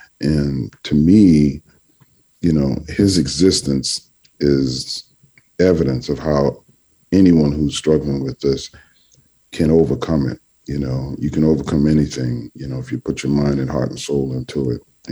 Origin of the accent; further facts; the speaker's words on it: New Orleans, Louisiana, United States; You know, I experienced that growing up in New Orleans.